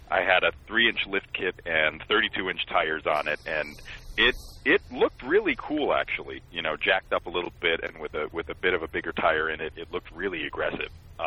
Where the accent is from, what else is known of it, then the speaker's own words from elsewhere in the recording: Scranton, Pennsylvania, United States; So I grew up outside of Scranton, Pennsylvania.